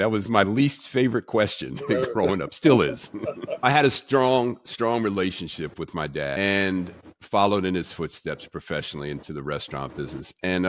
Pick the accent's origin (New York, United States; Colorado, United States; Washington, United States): New York, United States; as a native New Yorker